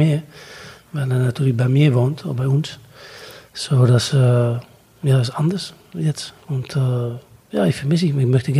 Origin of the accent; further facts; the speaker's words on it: Netherlands; German is a second language; wir sind in Holland aufgewachsen mit dem Ball.